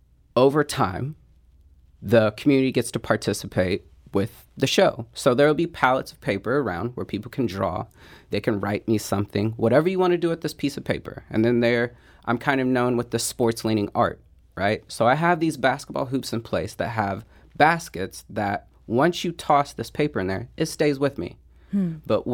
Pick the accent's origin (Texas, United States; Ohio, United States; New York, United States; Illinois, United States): Illinois, United States; I'm from a very small town. I'm from the Illinois side, Southern Illinois.